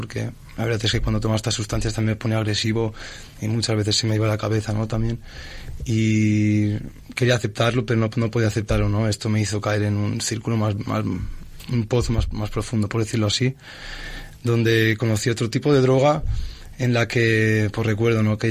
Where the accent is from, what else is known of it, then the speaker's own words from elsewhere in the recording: Oliva, Valencian Community, Spain; Vengo de un pueblo de Valencia que se llama Oliva.